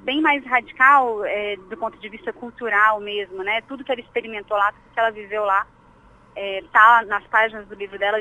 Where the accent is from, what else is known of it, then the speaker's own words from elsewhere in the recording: Brasília, Federal District, Brazil; A minha infância aqui em Brasília, embora hoje em dia a gente não veja isso cada vez menos, foi uma infância mesmo no pelotismo, embaixo do bloco